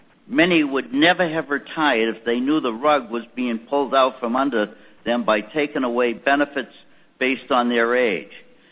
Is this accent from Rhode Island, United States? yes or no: no; Lynn, Massachusetts, United States; I'm from Lynn, Massachusetts, a share owner. Lynn is the birthplace of the General Electric Company.